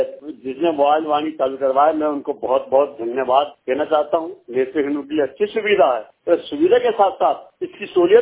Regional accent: Madhya Pradesh, India; मध्य प्रदेश प्रासर क्षेत्र का रहने वाला हूँ।

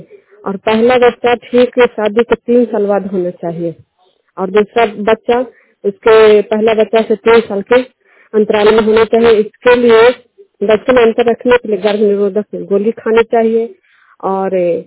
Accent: Bihar, India; मैं दिल्ली चंगा के रहने वाली हूँ, प्रखंड चंडी, जिला नालंदा, अराद पंचायत

